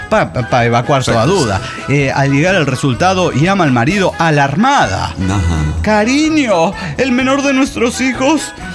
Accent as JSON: {"language": "Spanish", "country": "Bolivia", "said": "Del lado boliviano, vio, más siendo boliviano."}